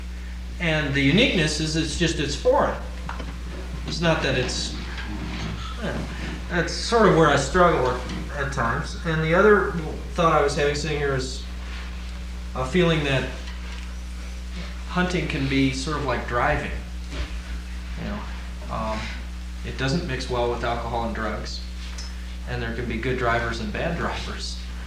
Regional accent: Chicago, Illinois, United States; also born or lived in Greeley, Colorado; growing up in Chicago area and coming out here, and even on this trip, and being from Greeley, Colorado, cattle country

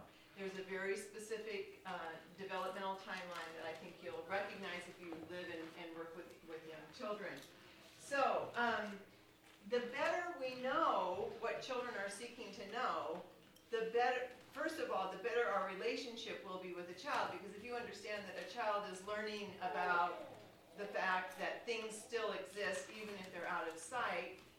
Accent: Seattle, Washington, United States; And I'm from the Seattle area, and there's an Institute for Learning and Brain Sciences at the University of Washington

